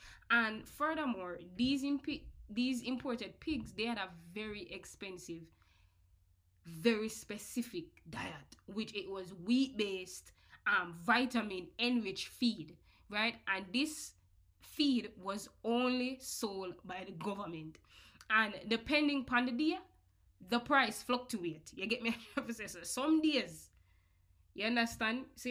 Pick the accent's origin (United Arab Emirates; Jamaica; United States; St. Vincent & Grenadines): Jamaica; This is the Caribbean. You get me? As a Jamaican, we know this.